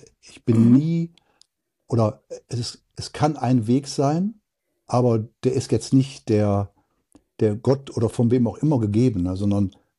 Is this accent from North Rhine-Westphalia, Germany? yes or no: yes; Wuppertal, North Rhine-Westphalia, Germany; born there; ich sage immer geboren in Wuppertal, da rausgekommen bin